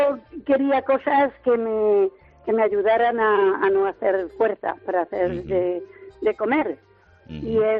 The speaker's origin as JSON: {"language": "Spanish", "town": "Albacete", "region": "Castilla-La Mancha", "country": "Spain", "said": "que yo soy de Albacete"}